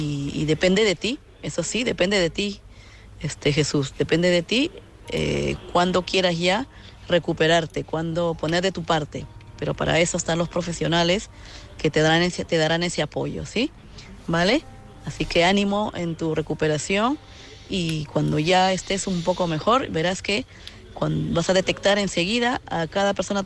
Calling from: Madrid, Community of Madrid, Spain; de Madrid.

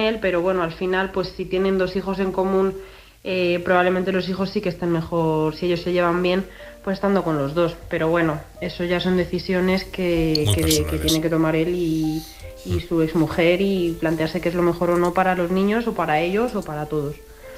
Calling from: Guadalajara, Castilla-La Mancha, Spain; de Guadalajara.

